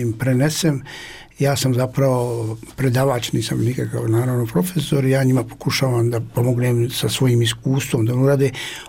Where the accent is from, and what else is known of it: Sarajevo, Federation of Bosnia and Herzegovina, Bosnia & Herzegovina; born there